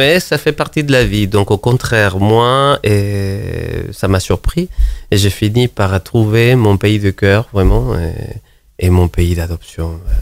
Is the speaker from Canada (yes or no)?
no; Peru; French is a second language; moved away as an adult; now in France; bientôt, j'aurai 8 ans en France, en étant mon pays d'origine, le Pérou. Alors, c'est beau pays des Andes et des Incas.